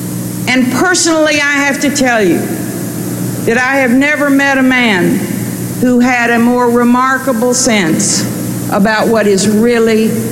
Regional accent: Texas, United States; And I couldn't be prouder, both as a Texan and as a Democrat

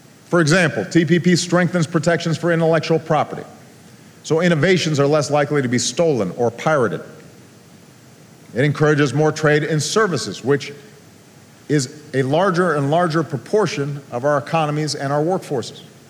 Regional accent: Illinois, United States; I've seen it in my home state of Illinois as manufacturing plants shut down and jobs dried up over the last two decades.

